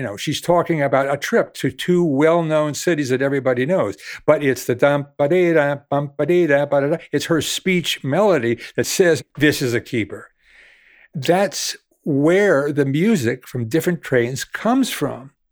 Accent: United States; born there; I was born in America, and if I had been born in Europe

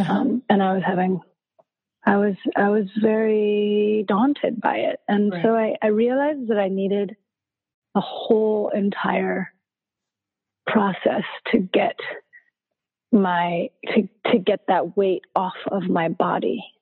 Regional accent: Atlanta, Georgia, United States; I'd been working in the prison community in Atlanta in my hometown.

